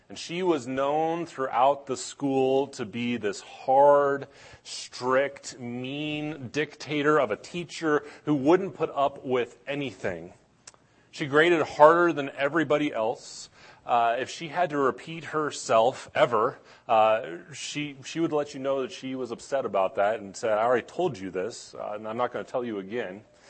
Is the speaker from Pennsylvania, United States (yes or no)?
no; Washington, United States; where I grew up in Washington State